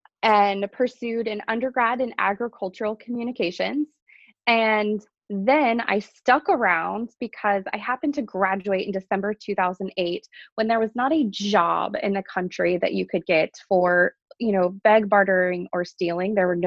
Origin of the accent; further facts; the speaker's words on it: Perkins, Oklahoma, United States; So I grew up in Oklahoma on a cow-calf operation